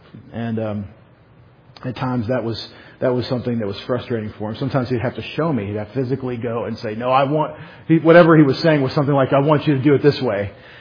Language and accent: English; Texas, United States; And I'm from Texas, and so that's not a big deal, right?